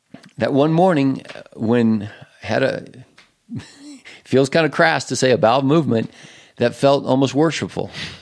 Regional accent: Germany; I grew up in Germany

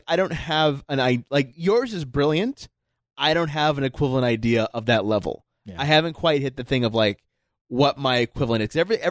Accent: Las Vegas, Nevada, United States; Mine's like, hi, I'm from Vegas.

